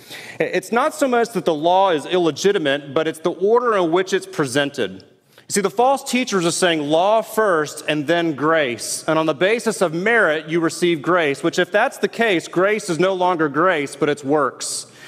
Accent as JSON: {"language": "English", "town": "Houston", "region": "Texas", "country": "United States", "tie": "born or raised there", "said": "I grew up in Houston as a big-time Houston Astros fan"}